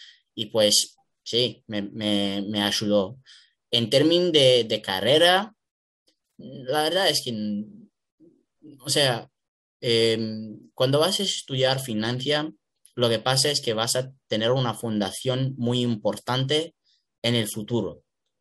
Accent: Milan, Lombardy, Italy; Spanish is a second language; Pues yo soy italiano de Milano y yo desde que fui pequeño quería ser un footballer.

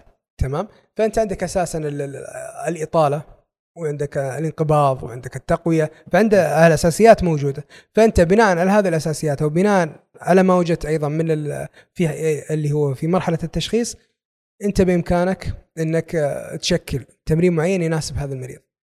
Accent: Saudi Arabia; أخذنا اللي إحنا يهمنا إحنا كطلاب سعوديين

